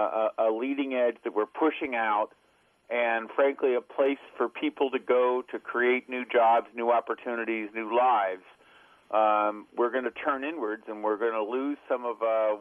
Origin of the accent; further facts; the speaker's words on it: Washington, District of Columbia, United States; born there; Well, I was born in Washington, D.C. I was born on October 3rd, 2 days after NASA was born.